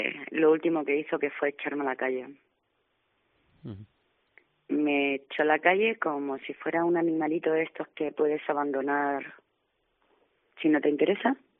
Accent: Andalusia, Spain; La gracia es que digo Castilla León porque yo soy andaluza, no soy de aquí.

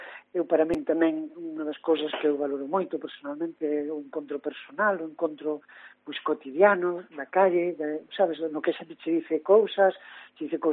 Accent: Ponte Nova, Galicia, Spain; nosotros, bueno, tamén por cercanía, son da Ponte Nova, entonces, bueno, realmente a zona xa a conocías

